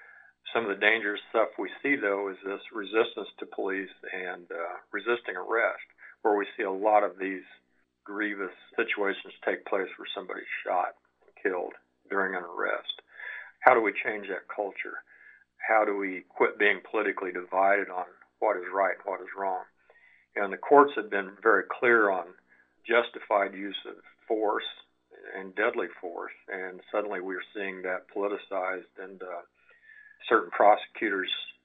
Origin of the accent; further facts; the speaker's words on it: Cameron, Missouri, United States; and I'm originally from Cameron area. So I grew up in that environment